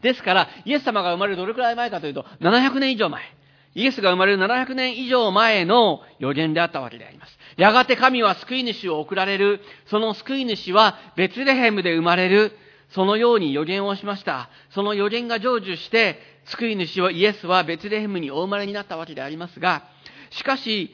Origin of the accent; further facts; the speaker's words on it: Tokyo, Japan; also born or lived in Osaka; 4歳までいた大阪が、まあ、今でも行くとですね、大阪に行くと、ああ、自分はここで生まれたのかなって、そんな、感慨深い思いになりますけれども